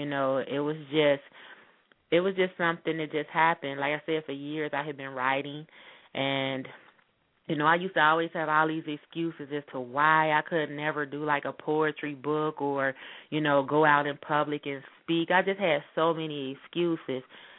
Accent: Cincinnati, Ohio, United States; I grew up in Walnut Hills in Cincinnati, Ohio.

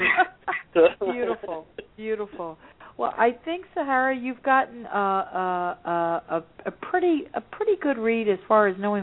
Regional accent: New Jersey, United States; I worked for 3 different banks while I was growing up in New Jersey.

